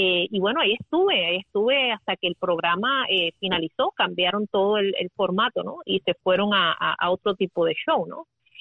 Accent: Puerto Rico; yo vengo de Puerto Rico, yo tengo mi demo y yo quiero que usted me vea

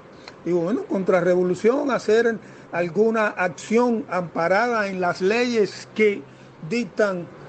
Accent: Cuba; yo como cubano que soy

